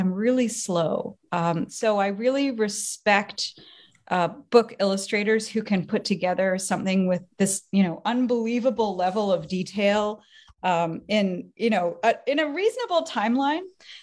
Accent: Washington, District of Columbia, United States; born there; I was born in Washington, D.C. from a mom who is from Canada and a dad who is from the States. So I'm a dual citizen

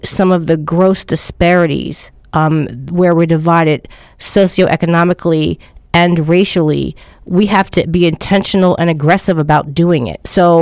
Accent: Baltimore, Maryland, United States; I grew up in Baltimore, I grew up in Ashburton, a relatively black middle class neighborhood.

